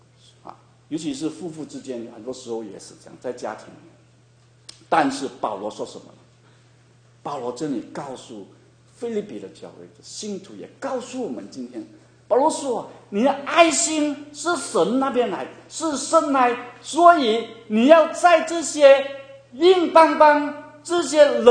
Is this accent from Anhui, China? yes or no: no; Guangdong, China; 我们广东人说你很少拿出你的心来去对一个人或做一个事情。